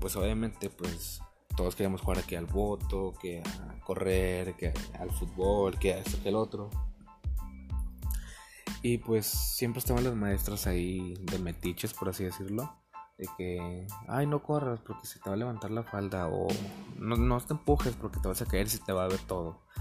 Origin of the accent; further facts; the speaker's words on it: Monterrey, Nuevo León, Mexico; Yo soy de aquí de Monterrey, Nuevo León, México.